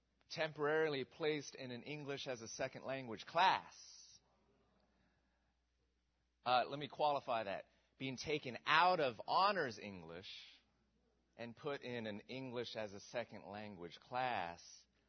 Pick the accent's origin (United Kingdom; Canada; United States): United States; California; also born or lived in Ohio; and I say, California. That's where I grew up. And they say, no, where are you from? I say, well, I was born in Ohio.